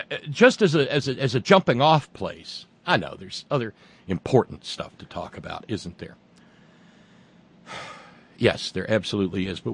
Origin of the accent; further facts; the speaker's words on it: Alabama, United States; I was very fortunate growing up in Alabama to grow up in what was at the time, for a place in the Deep South, a rather progressive place.